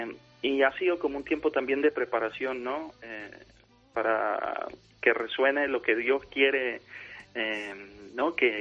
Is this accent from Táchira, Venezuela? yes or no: yes; Táchira, Venezuela; Yo le digo, yo soy del Táchira también.